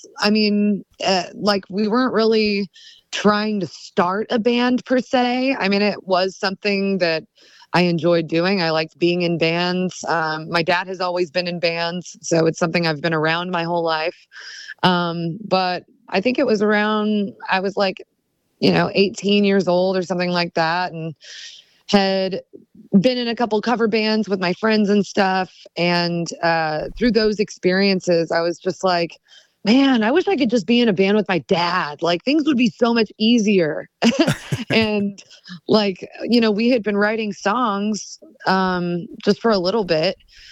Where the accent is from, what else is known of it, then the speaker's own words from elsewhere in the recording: Springfield, Missouri, United States; I grew up in Springfield, Missouri, born and raised. I still live here.